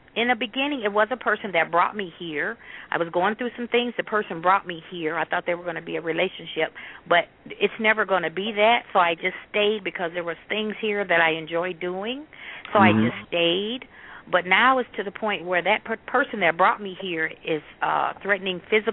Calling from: Michigan, United States; I'm calling from Michigan.

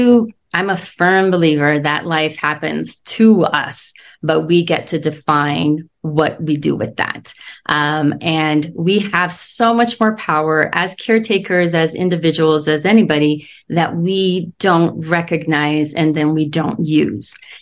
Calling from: Santa Fe, New Mexico, United States; also born or lived in Miami; I'm in Santa Fe, New Mexico.

